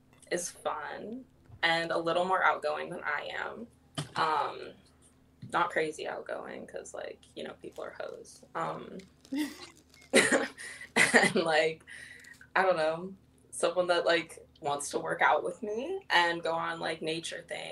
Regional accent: Idaho, United States; now in Arizona, United States; I'm from Idaho. I am in Arizona.

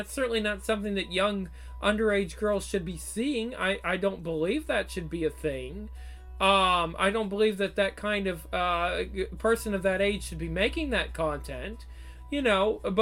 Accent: United States; I'm from the United States, and you may not be from the United States, but maybe you're getting stuff from the U.S. from me

